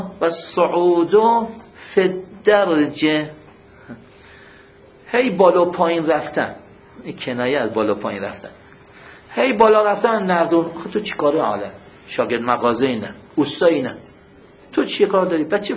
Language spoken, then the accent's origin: Persian; Mashhad, Razavi Khorasan, Iran; حاج آقا بنده بچه مشهدم، استان خراسان رضوی، نیمه خشک.